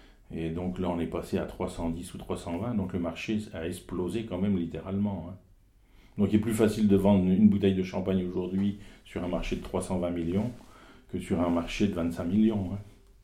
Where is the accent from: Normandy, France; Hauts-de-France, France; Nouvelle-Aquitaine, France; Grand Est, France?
Grand Est, France; Troyes; born there; Si je suis né à Troyes, je suis Troyen, ouais.